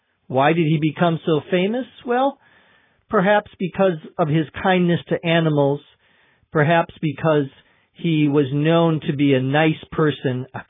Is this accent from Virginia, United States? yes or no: no; Minnesota, United States; I'm from Minnesota. There are lots of mosquitoes, especially in the summertime.